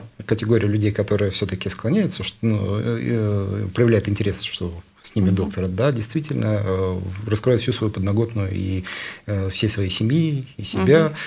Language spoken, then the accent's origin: Russian; Ulan-Ude, Buryatia, Russia; в моем родном городе не было медицинского университета. Республика Бурятия, город Улан-Удэ. Город, в основном там расположен центр буддизма России.